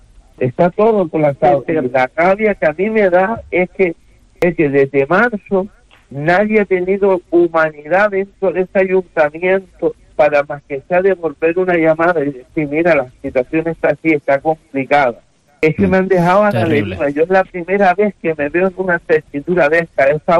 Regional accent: Canary Islands, Spain; soy canario.

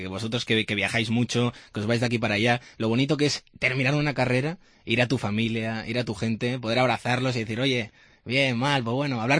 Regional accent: Salamanca, Castile and León, Spain; soy salmantino

